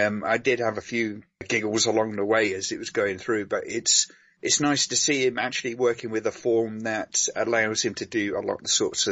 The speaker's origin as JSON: {"language": "English", "country": "United Kingdom", "said": "I think particularly being, you know, I'm British"}